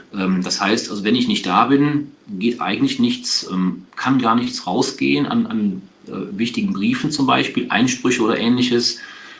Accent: Aachen, North Rhine-Westphalia, Germany; ich bin kein Kölner, ich komme aus Aachen

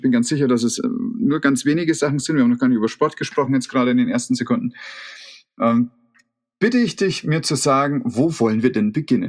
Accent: Bavaria, Germany; Ich bin ein Bayer.

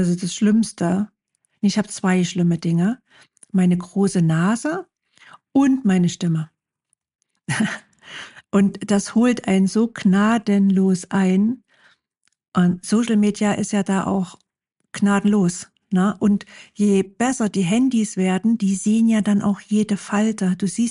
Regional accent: Saxony, Germany; accent: Saxon; Ich komme aus Sachsen und das hört man. Das hört man einfach. Und ich habe jahrelang diese Last mit mir rumgetragen und dachte mir so, Gott, warum muss es denn ausgerechnet Sachsen sein mit dem sächsischen Dialekt?

